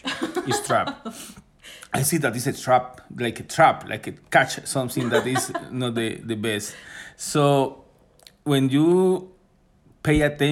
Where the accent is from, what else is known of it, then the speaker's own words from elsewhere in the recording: Maracaibo, Zulia, Venezuela; English is a second language; And I grew up in Venezuela in a city that the name is Maracaibo. Maracaibo is a very hot city that mm-hmm. is in the middle of the oil matter and oil business in Venezuela.